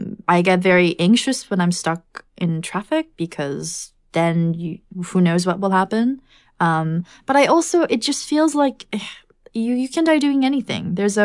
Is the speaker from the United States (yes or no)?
yes; United States; now in Canada; I felt like I was able to understand the world that I came from, like, North America. I grew up in America, and then we moved to Canada.